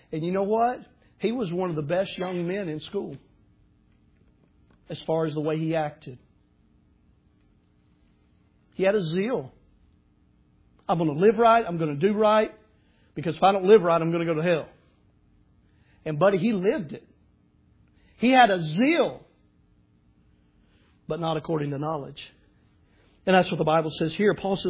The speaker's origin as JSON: {"language": "English", "region": "Tennessee", "country": "United States", "tie": "born or raised there", "said": "but growing up in Middle Tennessee, we had a lot of these churches in our area, and they're called Church of Christ."}